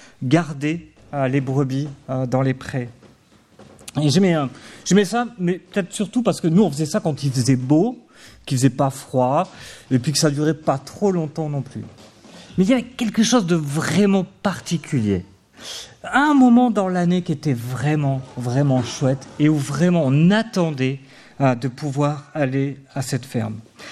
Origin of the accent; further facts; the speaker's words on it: Auvergne-Rhône-Alpes, France; born there; Je suis né en Ardèche il y a peu de temps. Mes grands-parents avaient une petite ferme.